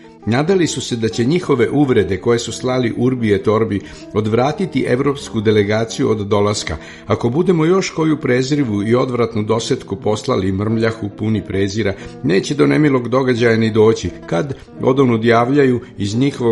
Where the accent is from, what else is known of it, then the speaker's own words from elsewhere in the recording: Kikinda, Vojvodina, Serbia; zbog kojeg mi je nelagodno što potičem iz Kikinskog distrikta